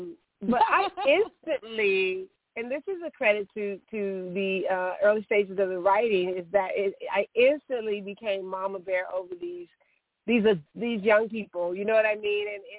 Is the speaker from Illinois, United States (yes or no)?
yes; Chicago, Illinois, United States; I grew up, I am a Chicagoan. I grew up on the West Side in the Austin community. And that was really, and we were a poor family.